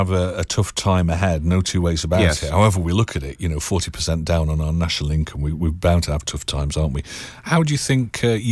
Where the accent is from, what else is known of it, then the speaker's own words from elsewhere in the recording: England, United Kingdom; I'm English, and, well, I was before I became Manx